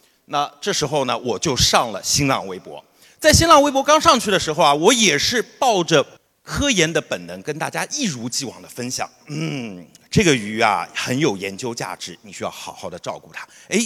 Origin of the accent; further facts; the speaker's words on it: Hangzhou, Zhejiang, China; 比如说作为一个杭州人